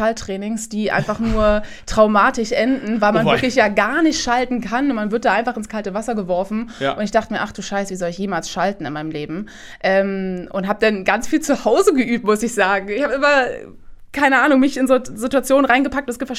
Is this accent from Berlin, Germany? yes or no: yes; Berlin, Germany; in meiner Heimat in Berlin